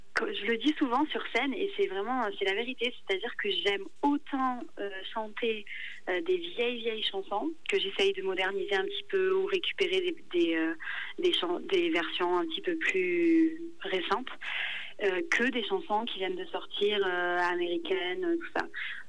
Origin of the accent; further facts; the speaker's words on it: Southern France, France; Ben, donc moi, je suis pas du tout de la région, par contre. Je suis originaire du sud de la France.